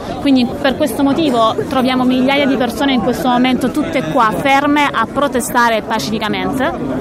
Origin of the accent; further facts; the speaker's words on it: Trapani, Sicily, Italy; Io per esempio vengo da Trapani, mi sono fatto un'ora e mezzo di strada per venire proprio qua apposta